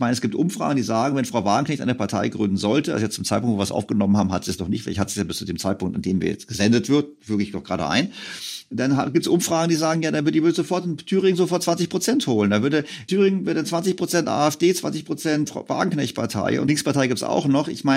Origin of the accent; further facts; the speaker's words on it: Switzerland; Ich glaube, das fehlt allen, weil ich muss dazu sagen, ich bin ja auch aus der Schweiz.